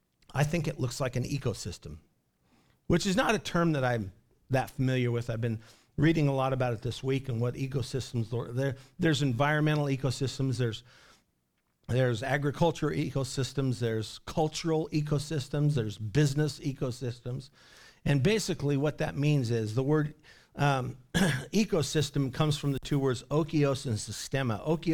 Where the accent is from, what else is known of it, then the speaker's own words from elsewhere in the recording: Clatskanie, Oregon, United States; because I grew up in Clatskanie.